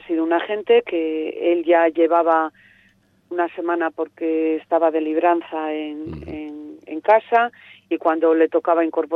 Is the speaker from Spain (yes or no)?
yes; Laredo, Cantabria, Spain; ciudadana y laredana, pero luego como alcaldesa de este pueblo estoy súper orgullosa, no, lo siguiente, de mi pueblo.